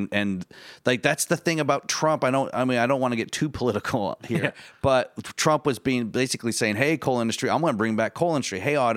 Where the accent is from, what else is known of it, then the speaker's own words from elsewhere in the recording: Michigan, United States; I grew up in the Midwest, and they're everywhere in the Midwest. I grew up in near Kalamazoo that was all like paper mills.